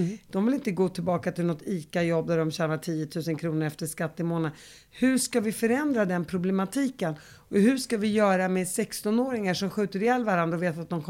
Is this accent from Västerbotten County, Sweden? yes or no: no; Uppsala, Uppsala County, Sweden; när jag växte upp i Uppsala så spelade jag väldigt mycket teater.